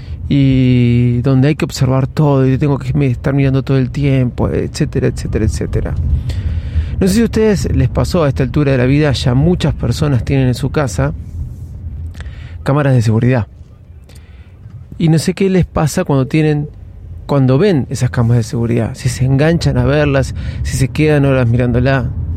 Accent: Ramos Mejía, Buenos Aires Province, Argentina; a un hotel acá en Buenos Aires, en la zona de Pilar, yo soy de Ramos

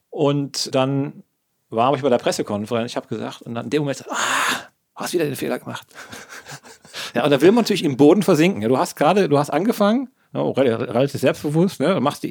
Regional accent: Rhineland, Germany; Ja, ich komme aus dem Rheinland, da macht man schon auch eine flockige Bemerkung.

